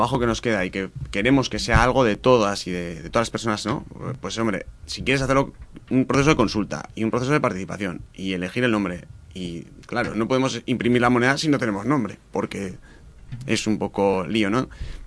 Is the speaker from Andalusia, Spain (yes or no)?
no; Bilbao, Basque Country, Spain; Yo creo que por aquí no vamos a ser menos que los alemanes, si somos de Bilbao.